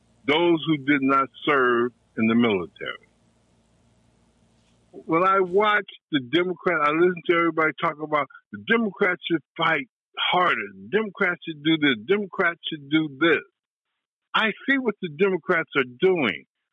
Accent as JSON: {"language": "English", "country": "United States", "said": "I'm calling in because I am an American. This is the only country I can live in."}